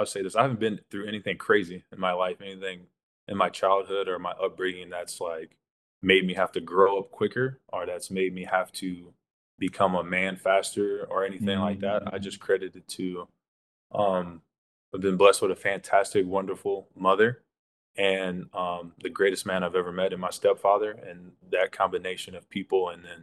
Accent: United States; Like I'm American, first of all. Yeah, to most Americans, there's only one language. It's English.

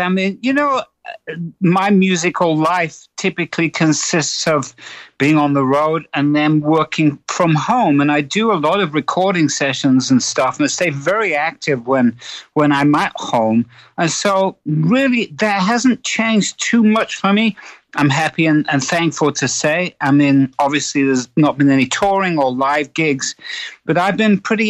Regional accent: Willington, East Midlands, United Kingdom; born there; So I was born in a pub called the Rising Sun.

